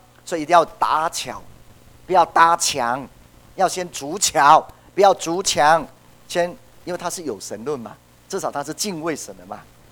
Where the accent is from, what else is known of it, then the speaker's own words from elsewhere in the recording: Taiwan; 我们台湾人